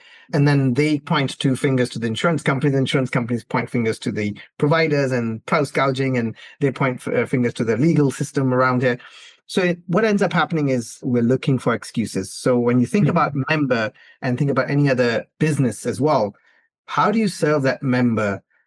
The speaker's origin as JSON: {"language": "English", "country": "Pakistan", "tie": "born or raised there", "second_language": "English", "said": "as an entrepreneur growing up in Pakistan and thinking that you can actually create things from nothing"}